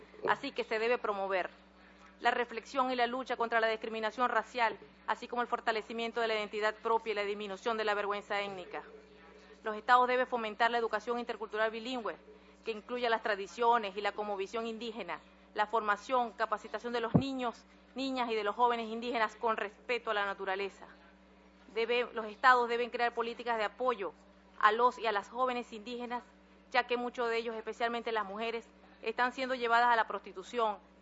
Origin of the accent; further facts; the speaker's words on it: Venezuela; Traigo un saludo a ustedes de parte de mi pueblo guayú y de nuestra coordinadora general del CONIVE, la líder indígena guayú, Noelí Pocaterra